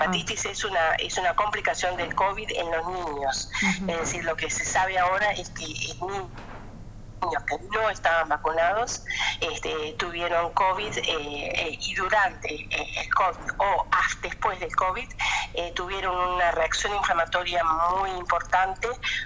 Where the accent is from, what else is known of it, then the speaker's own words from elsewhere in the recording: Trenque Lauquen, Buenos Aires Province, Argentina; lo dono al hospital Trenkelauken, de donde yo soy